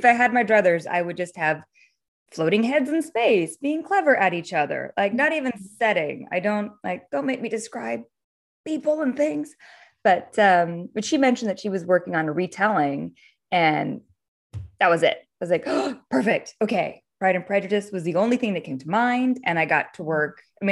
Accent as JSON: {"language": "English", "town": "Litchfield Park", "region": "Arizona", "country": "United States", "lives_now": "Austin, United States", "said": "I'm originally from Litchfield Park, Arizona, but I've moved all over the place since and am now residing in Austin, Texas, with my husband and daughter."}